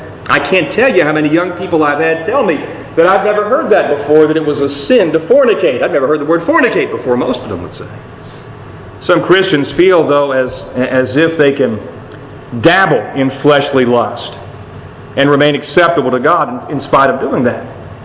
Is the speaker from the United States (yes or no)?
yes; Paden City, West Virginia, United States; Back in my hometown of Payton City, West Virginia, we enjoy pepperoni rolls. We enjoy hot dogs with sauce.